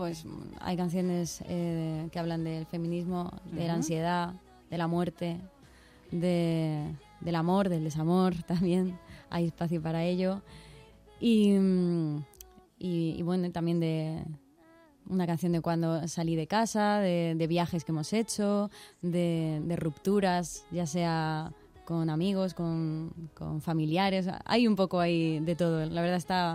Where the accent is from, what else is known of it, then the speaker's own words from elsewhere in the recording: San Fernando de Henares, Community of Madrid, Spain; yo sí que soy de... Me crié en San Fernando de Henares.